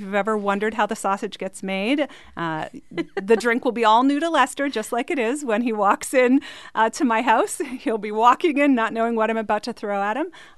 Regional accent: Canada; I grew up in Canada.

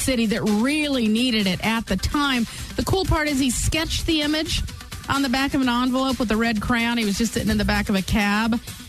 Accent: Reno, Nevada, United States; Yes, I was born and raised up in Reno.

